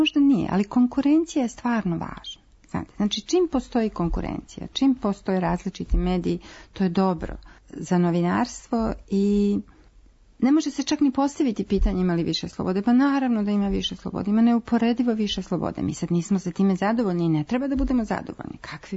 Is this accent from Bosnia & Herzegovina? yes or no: yes; Sarajevo, Federation of Bosnia and Herzegovina, Bosnia & Herzegovina; Ja sam iz Sarajeva